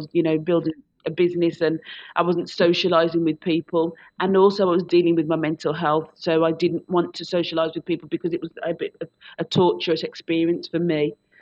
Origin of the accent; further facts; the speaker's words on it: Birmingham, West Midlands, United Kingdom; I'm from a big city. I'm from the second city. I'm from Birmingham.